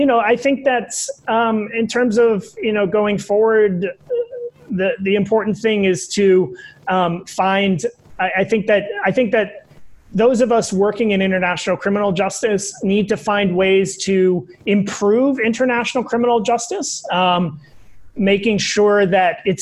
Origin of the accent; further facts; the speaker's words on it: United States; I think that's, you know, coming as an American, I think that's an important part of the ambassadorial position